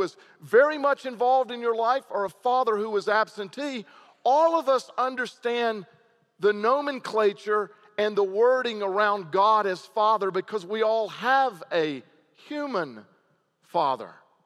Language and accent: English; the South, United States; And if you know anything about Baptist churches, and given that I grew up in the South, I know all about them.